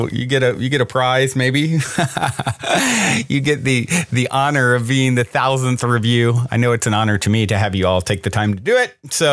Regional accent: Virginia, United States; moved away as an adult; and I grew up in Virginia, as many of you know or may have heard at some point

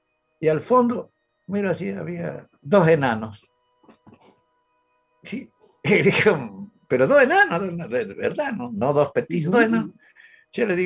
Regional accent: Rosario de la Frontera, Salta, Argentina; Y eso era allá por mi pueblo en Rosario la Frontera, me acuerdo, mi madre.

